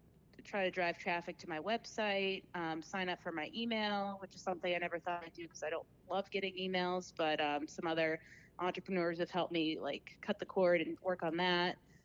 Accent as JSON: {"language": "English", "town": "Sharon", "region": "Massachusetts", "country": "United States", "tie": "born or raised there", "said": "That's National Geographic in my hometown, Sharon, Mass."}